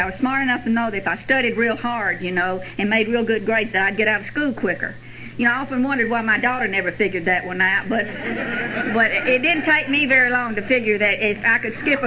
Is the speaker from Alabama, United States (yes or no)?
yes; Birmingham, Alabama, United States; moved away as an adult; now in Texas, United States; I am from Birmingham. I lived there till I was about 30 years old. All my family is in Birmingham. My husband's people all live in Birmingham. And I migrated to Texas when I was drinking, so that's how I became a Texan.